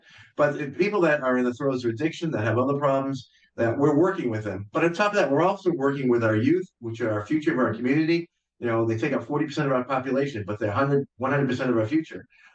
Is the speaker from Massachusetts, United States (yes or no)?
yes; Massachusetts, United States; I grew up in the Berkshires and I love the Berkshires.